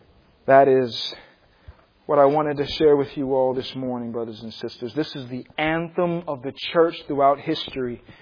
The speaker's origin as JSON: {"language": "English", "region": "East Coast", "country": "United States", "tie": "born or raised there", "said": "I grew up on the East Coast where there's snow."}